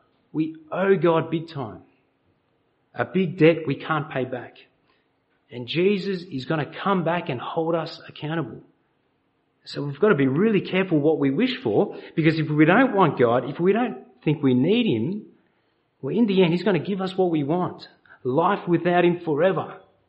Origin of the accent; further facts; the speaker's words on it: Australia; I was born in Australia, the lucky country, and had the privilege of growing up here.